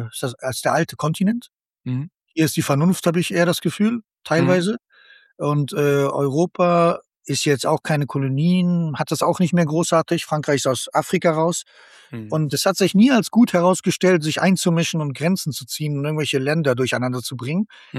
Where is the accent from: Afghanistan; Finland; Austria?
Afghanistan; Ja, weiß ich bin Afghane, da im Krieg geboren